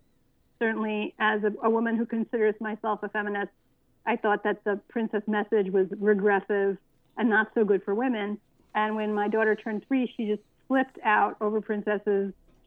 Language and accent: English; United States; now in Luxembourg; I'm a writer. I'm American born and bred, but I've been living overseas for many years. Now I live in Luxembourg.